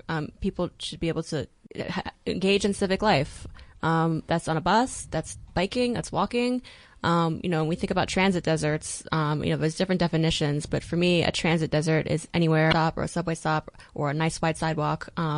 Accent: Georgia, United States; now in New York, United States; I grew up near Atlanta. We just don't have anything close to what we have in New York.

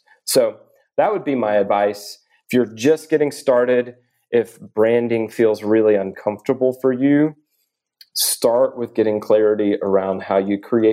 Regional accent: the South, United States; the fact that I'm a dad or the fact that I'm a Southerner

